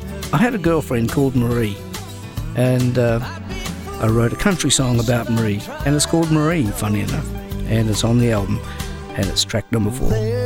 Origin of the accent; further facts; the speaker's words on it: New Zealand; see, I'm from New Zealand, and New Zealand was, you know, famous for its runners back in the 60s and 70s and 80s